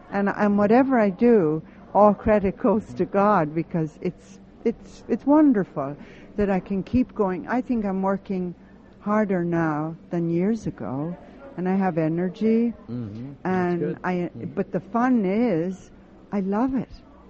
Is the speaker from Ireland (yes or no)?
yes; Dublin, Leinster, Ireland; I do funny bits about my family, mm-hmm, and, mm-hmm, about my aunts, and, you know, growing up in Dublin, a lot of comedy in my act.